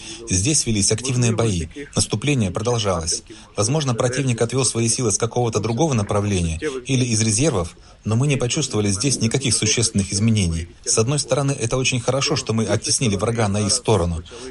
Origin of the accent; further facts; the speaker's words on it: Sumy, Sumy Oblast, Ukraine; Каждый день, читая новости, я вижу, что в мой родной город прилетает.